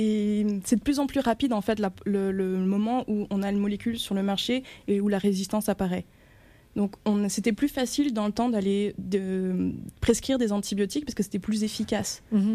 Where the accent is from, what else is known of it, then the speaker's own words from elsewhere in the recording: France; Moi, je peux parler pour la France, parce que je suis française.